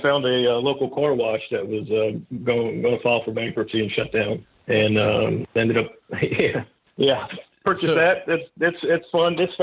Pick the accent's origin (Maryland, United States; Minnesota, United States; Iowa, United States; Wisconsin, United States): Maryland, United States; now in Delaware, United States; I live in Delaware, pretty close to the beaches. I was originally from Maryland.